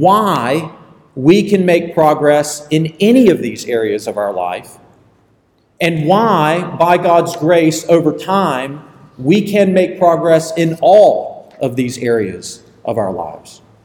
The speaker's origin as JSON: {"language": "English", "town": "Augusta", "region": "Georgia", "country": "United States", "tie": "born or raised there", "said": "I grew up in Augusta, Georgia, did not expect that I would return back to Augusta"}